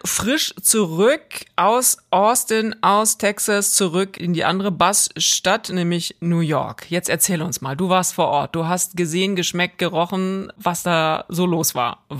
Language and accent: German; Lower Saxony, Germany; born there; ich bin ja gebürtig aus Norddeutschland, aus der Nähe von Hannover